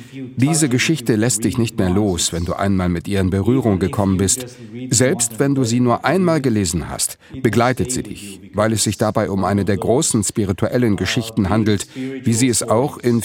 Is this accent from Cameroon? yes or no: no; Armenia; Meine Musik ist sehr beeinflusst von meiner Heimat Armenien. Ich habe die armenische Folkmusik mit 14 Jahren entdeckt.